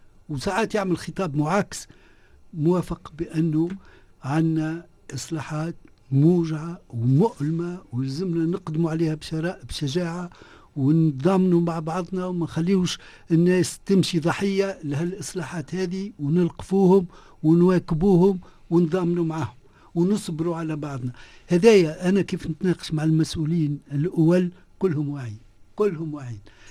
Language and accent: Arabic; Tunisia; احنا تونسة ولاد بلاد